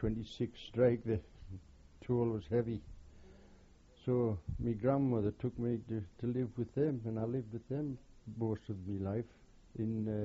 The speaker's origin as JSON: {"language": "English", "town": "Houghton-le-Spring", "region": "North East England", "country": "United Kingdom", "tie": "born there", "said": "I was born in Hortonley Spring, County Durham."}